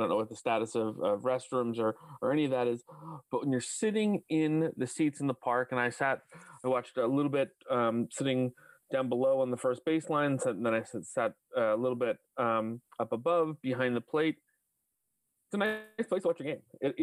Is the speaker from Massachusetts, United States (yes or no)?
yes; Westborough, Massachusetts, United States; And I grew up in Westboro and spent plenty of time in Worcester.